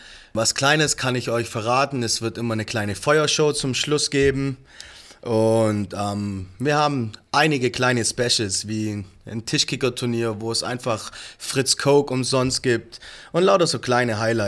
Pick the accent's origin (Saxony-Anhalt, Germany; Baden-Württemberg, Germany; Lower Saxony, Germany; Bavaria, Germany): Baden-Württemberg, Germany; Ulm; Nein, wir sind aus Ulm und es soll in Ulm für Ulmer sein.